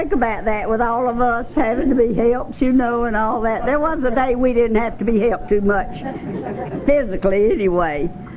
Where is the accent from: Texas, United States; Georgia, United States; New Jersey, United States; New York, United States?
Georgia, United States; Statesboro; from Statesboro, Georgia, and I'm an alcoholic.